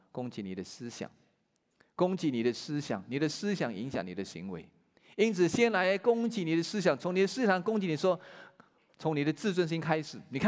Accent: Malaysia; 他是台湾来的，我是马来西亚来的。

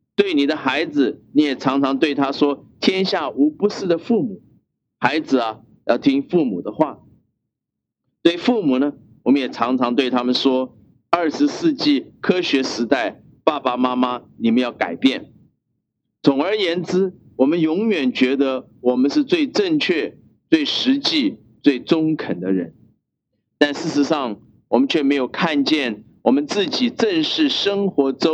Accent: China; 你知道我们中国人一向不喜欢听到罪这个字

